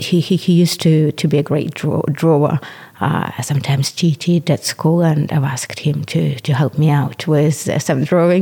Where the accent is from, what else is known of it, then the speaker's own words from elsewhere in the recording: Lithuania; English is a second language; moved away as an adult; now in Leicester, United Kingdom; I've arrived to Leicester in 2010. So that's 15 years now. Before I lived in Lithuania, I was 19, I suppose, when I came over.